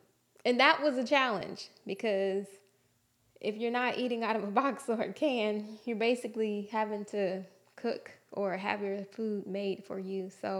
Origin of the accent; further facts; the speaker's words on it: Houston, Texas, United States; I was presented with the opportunity to move back to my hometown, Houston, to work at the station I always dreamed of working for, KHOU